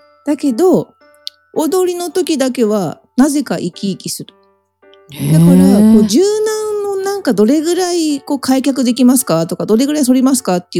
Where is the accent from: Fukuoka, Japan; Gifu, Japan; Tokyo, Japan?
Tokyo, Japan; Kichijoji; 私、出身吉祥寺なんですけど。